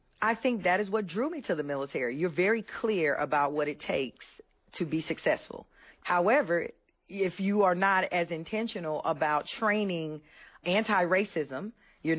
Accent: the South, United States; but I am also from the South. I'm also a black woman.

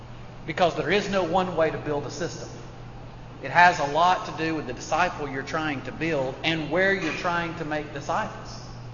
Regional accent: Birmingham, Alabama, United States; now in Atlanta, United States; Actually, I'm from Birmingham, Alabama, and I moved in 1999 to Atlanta to start a new church.

